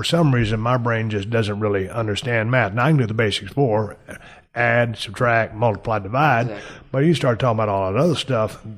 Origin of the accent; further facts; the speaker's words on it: Edna, Texas, United States; also born or lived in Victoria; I grew up down in Edna, and we lived in Victoria for a while